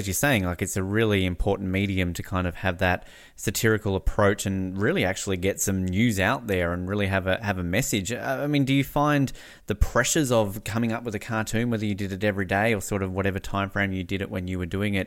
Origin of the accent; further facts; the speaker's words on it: Australia; as one Aussie to another, g'day.